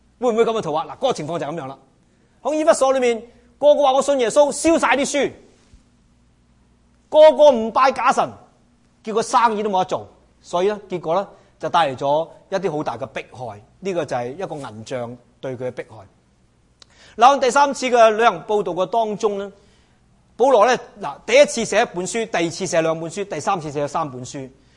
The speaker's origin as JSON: {"language": "Chinese", "country": "China", "said": "我想我们中国人不明白的"}